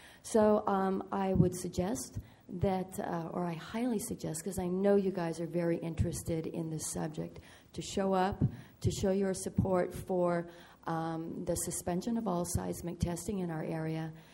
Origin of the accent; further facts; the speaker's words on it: Morro Bay, California, United States; from Morro Bay.